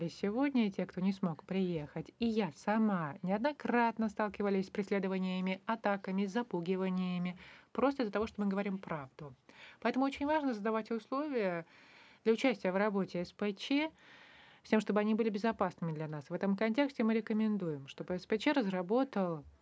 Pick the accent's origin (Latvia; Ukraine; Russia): Ukraine; Crimea; Спасибо, я представляю коренной народ крымских татар. И сейчас мы находимся под российской оккупацией.